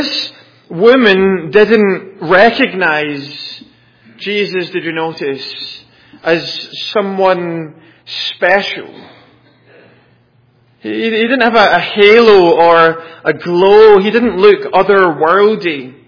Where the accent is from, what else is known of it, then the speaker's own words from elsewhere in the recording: Scotland, United Kingdom; bear in mind I'm Scottish